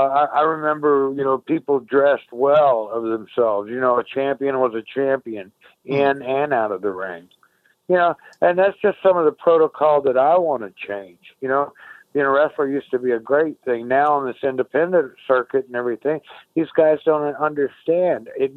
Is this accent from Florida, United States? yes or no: yes; Tampa, Florida, United States; born there; I was born in Tampa, Florida, but I guess it's as much of a hometown as I've ever had. I lived in 21 places before I started first grade in school.